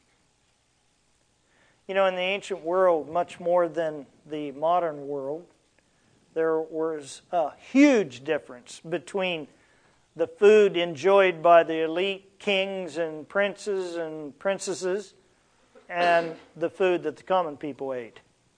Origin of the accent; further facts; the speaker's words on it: United States; As an American, we don't understand that.